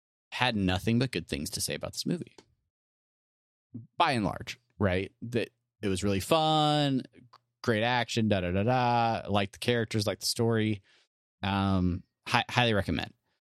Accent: San Diego, California, United States; I grew up in San Diego, right? So I grew up around a heavy like Navy population.

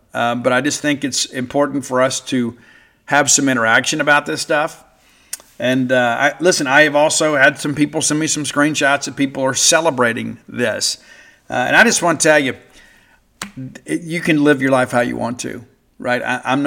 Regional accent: Mississippi, United States; I'm from South Mississippi. South Mississippi, true South Mississippi.

